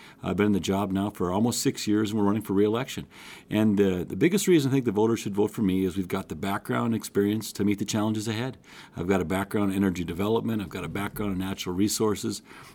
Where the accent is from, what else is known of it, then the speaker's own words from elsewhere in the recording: Bottineau, North Dakota, United States; I grew up in Botineau, graduated high school in the 80s, spent 20 years in the Marine Corps, retired, taught at North Dakota State.